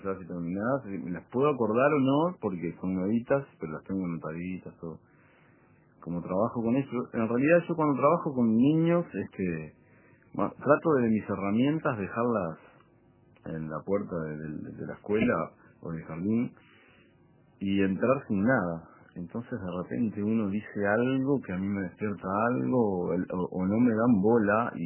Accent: Montevideo, Uruguay; He vivido en el Prado, bueno, vengo de Cerrito, he vivido en el Prado, en la Figurita, Brazo Oriental, ahora estoy en el Jacinto Vera, me fui para Neptunia, he vivido por muchos barrios

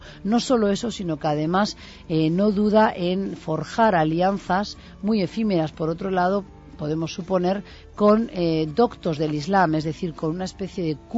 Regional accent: Uruguay; ya me meto ahí en como uruguaya

